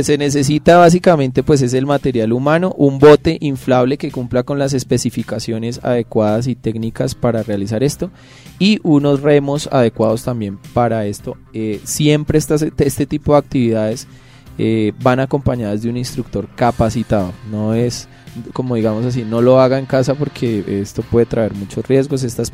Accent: San Gil, Santander, Colombia; se instalan en San Gil como siempre la aventura, pues yo les recomiendo porque es de donde vengo

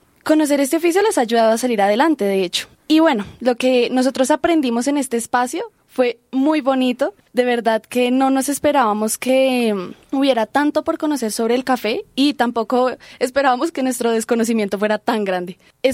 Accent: Colombia; Como colombianos siempre hablamos del café, lo sentimos como parte de nuestra identidad.

